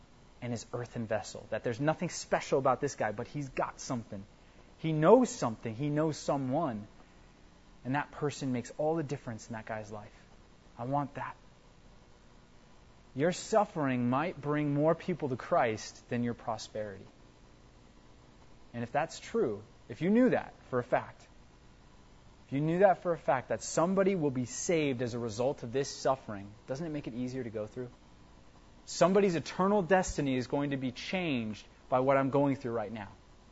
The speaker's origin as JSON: {"language": "English", "country": "United States", "said": "I'm American, so I'm independent, and I could do this on my own."}